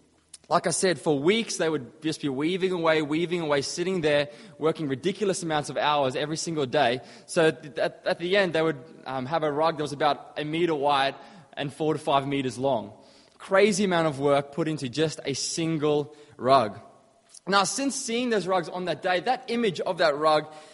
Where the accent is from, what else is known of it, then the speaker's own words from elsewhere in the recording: Brisbane, Queensland, Australia; But yeah, I'm from Brizzy.